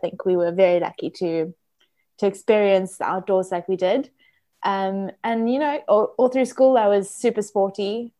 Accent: Durban, KwaZulu-Natal, South Africa; also born or lived in Cape Town; And then in varsity, we moved to Cape Town. So I'm from Durban. I grew up in Durban.

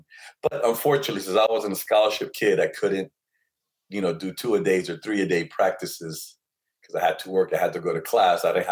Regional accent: New York City, New York, United States; also born or lived in Colombia; But I was born in Colombia. When I was a few months old, my parents moved to New York City, you know, searching for that American dream like everybody else. And it was hard. I mean, it was great memories growing up in New York City for the formational years.

